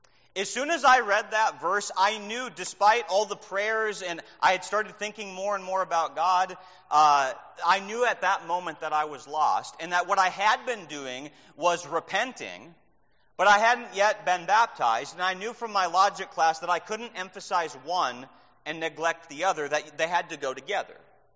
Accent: Minnesota, United States; I'm a northerner from Minnesota, so I say you guys. Might eventually change that, I don't know.

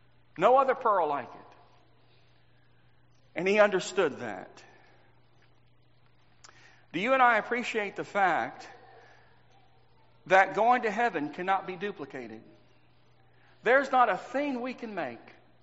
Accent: Texas, United States; I grew up in Texas, and in 1981, in Baytown, Texas, there was this humongous mall, San Jacinto Mall

